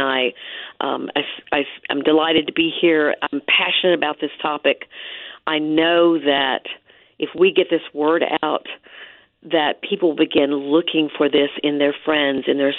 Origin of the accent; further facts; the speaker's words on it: the South, United States; I grew up in the South in the 60s and 70s.